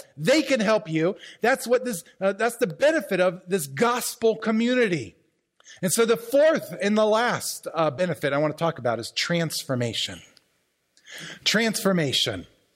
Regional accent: Maryland, United States; And I'm from Maryland, where firearms are hard to get. And then I moved up here

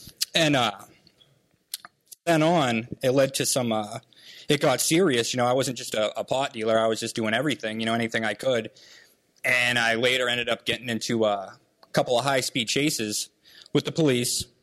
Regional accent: Laconia, New Hampshire, United States; I'm 26 years old. I'm from Laconia, New Hampshire.

